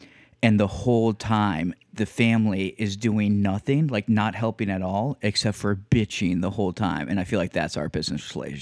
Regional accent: New Jersey, United States; I'm from New Jersey.

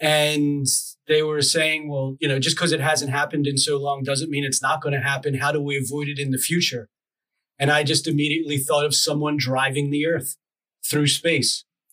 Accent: Ireland; I am Irish, so I also become transparent in the winter.

